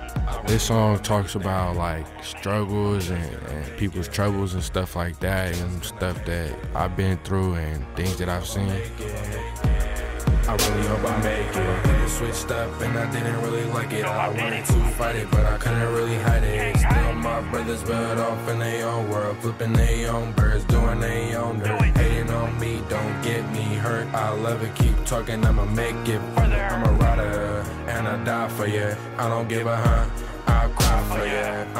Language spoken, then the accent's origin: English; San Francisco, California, United States; I'm 15 years old and I'm from San Francisco.